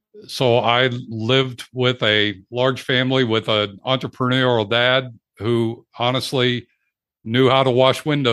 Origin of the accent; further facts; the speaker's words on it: Cleveland, Ohio, United States; I come from a big family. I grew up outside of Cleveland.